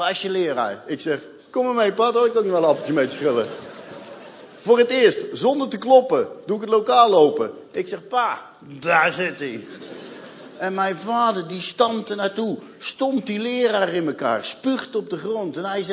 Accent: South Holland, Netherlands; accent: Rotterdam; dat lieve kleine knulletje met mijn Rotterdamse accentje

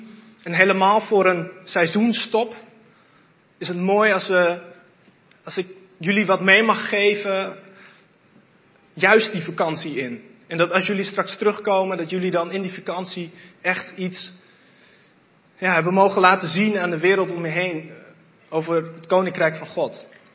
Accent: Netherlands; daar zijn wij Nederlanders goed

